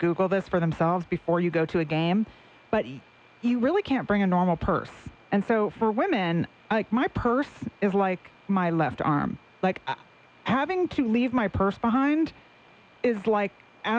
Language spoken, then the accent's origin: English; Northeast, United States; Less bad. Come on, people. I'm from the Northeast.